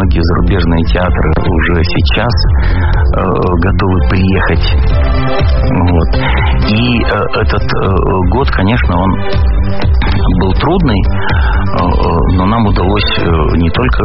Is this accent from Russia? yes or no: no; Georgia; accent: Georgian; Russian is a second language; Ну, потому что мы говорим с грузинским акцентом, у нас грузинские жесты, грузинская пластика, танцы грузинские.